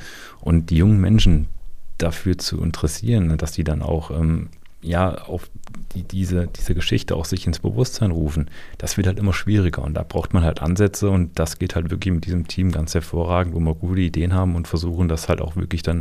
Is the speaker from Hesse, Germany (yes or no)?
yes; Hesse, Germany; ich komme aus dem Landkreis Fulda